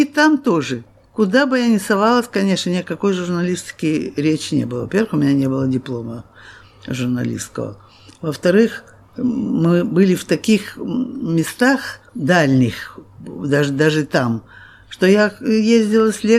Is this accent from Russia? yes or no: no; Crimea, Ukraine; Я же из Крыма и знаю хорошо эту историю войны 1853-56 года.